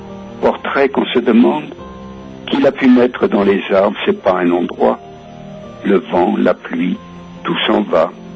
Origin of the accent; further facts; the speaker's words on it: Pays de la Loire, France; accent: Poitevin patois; je retrouvais mon patois vendéen, mon patois poitevin plus exactement